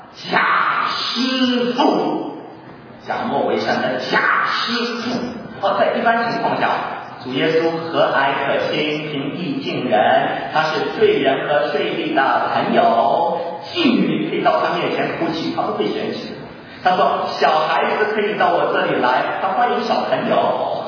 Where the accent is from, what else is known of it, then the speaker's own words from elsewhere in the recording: China; 我们中国人呢，太子党高干子弟啊，因着他们的特殊地位犯了罪，就有特殊待遇。